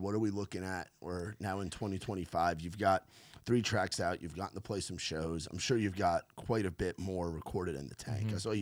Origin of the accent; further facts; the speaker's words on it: New York, United States; So growing up in New York, I know a lot about lacrosse.